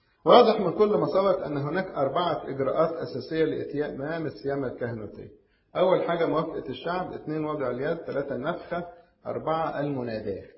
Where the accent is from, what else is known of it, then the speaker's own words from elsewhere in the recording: Egypt; ولذلك سيدنا البابا كمان عندنا في مصر يعمل إزاي